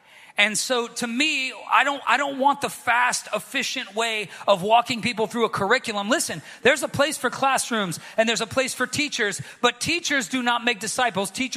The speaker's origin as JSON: {"language": "English", "region": "the South", "country": "United States", "said": "I'm from the South. We still say Holy Ghost, all right?"}